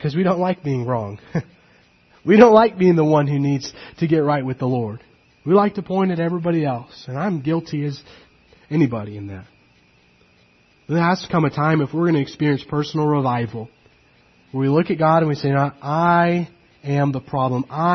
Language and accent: English; California, United States; I grew up in California, and if you know anything about California, it's well known for the wildfires